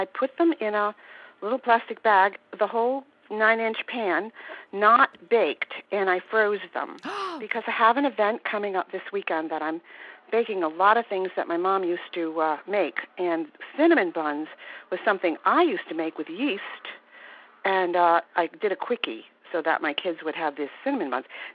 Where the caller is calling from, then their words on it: Warwick, Rhode Island, United States; I'm from Warwick, Rhode Island.